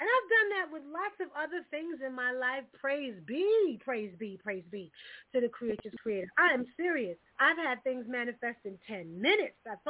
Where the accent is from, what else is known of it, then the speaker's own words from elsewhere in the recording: New York City, New York, United States; I was born in Flushing, Queens. I was raised in New York City.